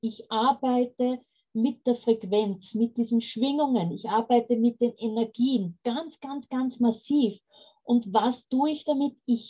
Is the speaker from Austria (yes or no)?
yes; Austria; Und ich komme übrigens aus Österreich, habe ich auch noch nicht gesagt, ja. Also es ist ein anderes Land und ich liebe das Meer.